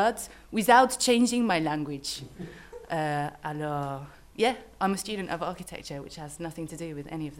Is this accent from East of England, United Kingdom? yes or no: yes; Cambridge, East of England, United Kingdom; moved away as an adult; also born or lived in Paris / Cologne; I come from Cambridge, but I've lived in a few different places. When I was 19, I went to Paris.